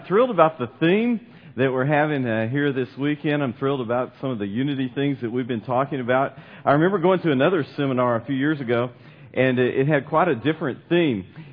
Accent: Seattle, Washington, United States; I come from Seattle, Washington. … I preach at the Northwest Church in Seattle

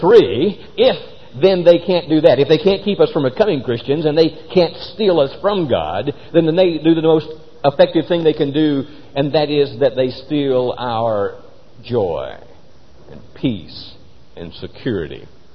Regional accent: Rose Hill, Alabama, United States; I'm originally from Rose Hill, Alabama. Population in 1960 was 160.

